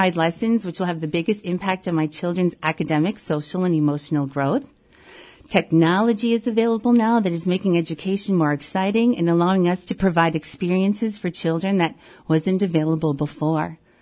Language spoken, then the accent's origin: English; Medford, Wisconsin, United States; Well, I am actually a Medford native. I grew up in Medford, and I attended college in River Falls. And when I returned, I wanted to teach right away in my community.